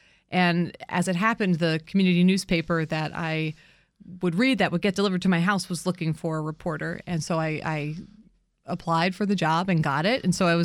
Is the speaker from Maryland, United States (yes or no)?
no; Ohio, United States; also born or lived in New York; Yep. I grew up in Ohio. I mean, originally from New York, but moved in, you know, spent my formative years in Ohio and went to school in Connecticut